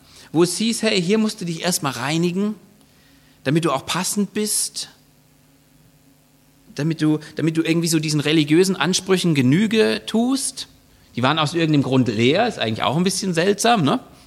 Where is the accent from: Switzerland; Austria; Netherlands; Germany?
Germany; Spalt, Bavaria; Ich komme aus Franken, ja? Spalt. Für alle Bierliebhaber, wir haben das Spalter Bier.